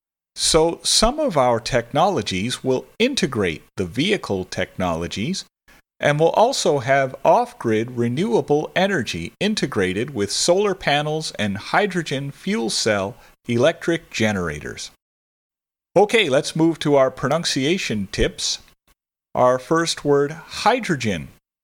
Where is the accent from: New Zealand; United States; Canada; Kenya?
Canada; Toronto, Ontario; For example, I am from Toronto, Canada.